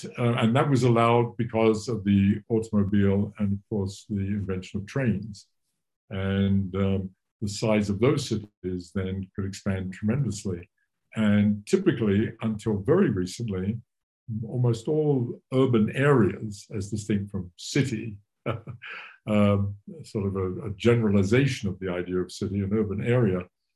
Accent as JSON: {"language": "English", "region": "London", "country": "United Kingdom", "tie": "born or raised there", "said": "I grew up in England, in London."}